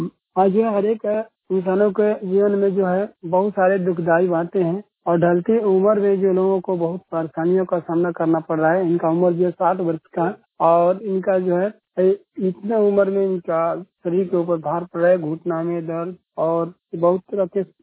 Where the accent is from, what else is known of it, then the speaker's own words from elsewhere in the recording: Kanyaram, Bihar, India; मैं कन्याराम ग्राम गाँव से हूँ